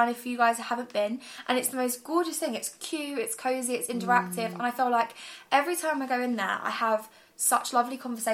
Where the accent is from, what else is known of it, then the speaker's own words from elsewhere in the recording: East of England, United Kingdom; now in Nottingham, United Kingdom; We're both actually from Essex originally, but somewhere along the way we each found a sense of home beyond university here in Nottingham.